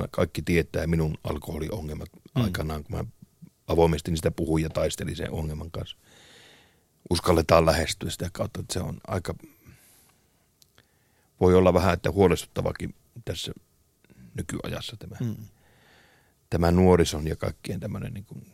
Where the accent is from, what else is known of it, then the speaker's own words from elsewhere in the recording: Kemi, Lapland, Finland; siis mä oon Kemistä, jostain pienestä Kemistä tuolta pohjoisesta